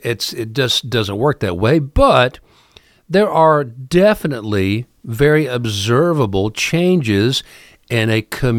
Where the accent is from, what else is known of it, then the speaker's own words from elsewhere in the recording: Ohio, United States; I remember when I was growing up in Ohio, Cleveland was a god-awful hellhole. Now, I lived near Dayton.